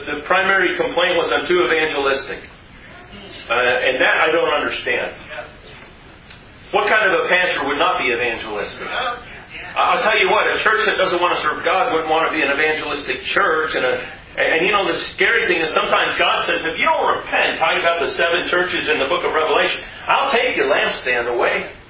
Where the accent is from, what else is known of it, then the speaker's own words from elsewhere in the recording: California, United States; When I went from Ohio, I went back to my home state of California.